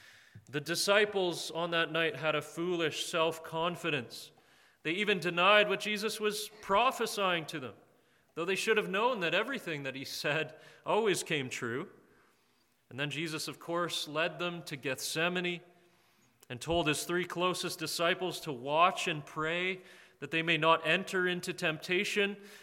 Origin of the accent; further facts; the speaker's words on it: Canada; as a Canadian, how you can roll snow when it's nice and it's wet